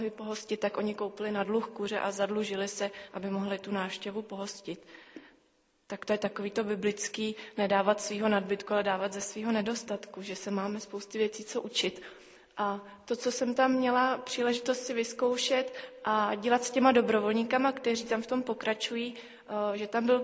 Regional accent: České Budějovice, South Bohemian Region, Czechia; jsem z Českých Budějovic, z církve bratrské

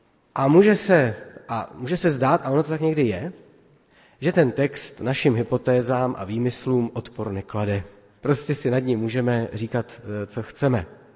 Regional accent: Litomyšl, Pardubice Region, Czechia; Jsem z Litomyšle

